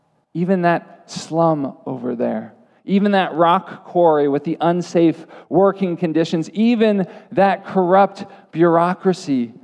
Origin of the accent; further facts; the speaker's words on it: United States; I was born and raised in this country. I'm as American as apple pie. I'm a U.S. citizen through and through, and I live in a Christian nation.